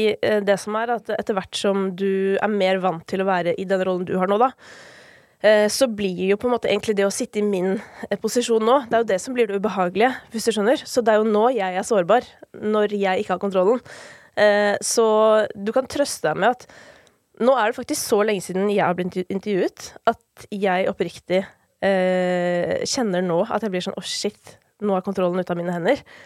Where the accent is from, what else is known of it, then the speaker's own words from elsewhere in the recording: Kolbotn, Akershus, Norway; Jeg var hjemme på Kolbotn I går, faktisk, fordi det jo flere av mine familiemedlemmer som fortsatt bor der.